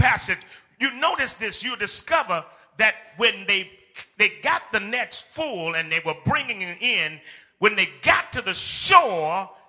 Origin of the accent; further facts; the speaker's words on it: Danville, Virginia, United States; But the old preacher in my hometown, Danville, Virginia, used to say